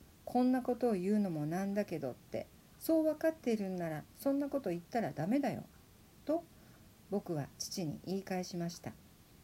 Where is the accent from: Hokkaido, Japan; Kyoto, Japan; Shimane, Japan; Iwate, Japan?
Kyoto, Japan; born there; 28歳の6月のことでした。僕は1986年に京都で生まれました。